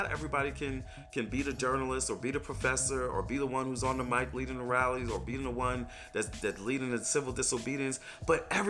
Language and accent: English; New York, United States; accent: New York; moved away as an adult; I'm from New York originally.